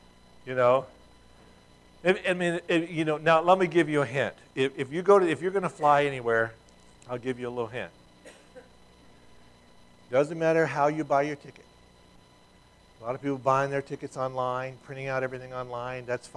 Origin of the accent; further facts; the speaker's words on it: United States; I'm wearing a political, you know, I'm an American.